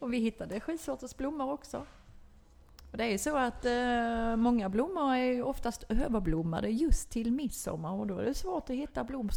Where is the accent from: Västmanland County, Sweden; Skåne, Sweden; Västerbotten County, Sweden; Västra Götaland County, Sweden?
Skåne, Sweden; Ekestad; jag några flickkompisar jag hade när jag var liten i Ekestad.